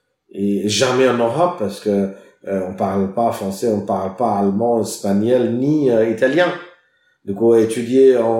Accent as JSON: {"language": "French", "country": "India", "tie": "born or raised there", "also_born_or_lived": "Adelaide, Australia", "moved": "as an adult", "said": "j'ai fait toutes mes études jusqu'à toute l'école en Inde. Je suis né en Inde."}